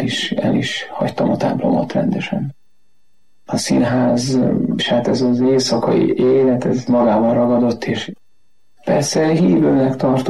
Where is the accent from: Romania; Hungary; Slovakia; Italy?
Slovakia; Felvidéki kisfaluból származom, egy 1000 lakosú római katolikus falu. A mi plébánia templomunk az Bacsfa Szent Antal, ahol édesapám a 60-as évek elejétől a mai napig kántor.